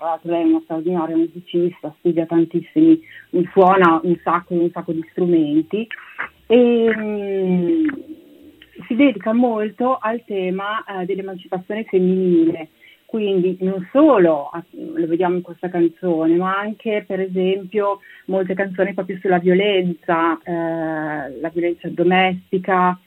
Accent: Piacenza, Emilia-Romagna, Italy; io sono di Piacenza

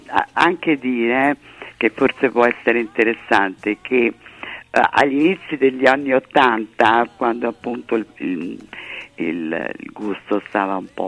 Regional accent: Rome, Lazio, Italy; Sono romana come Antonello

